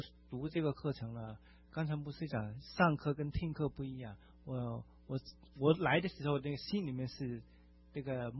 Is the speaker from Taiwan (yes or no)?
no; Hong Kong; 我也是从香港来的。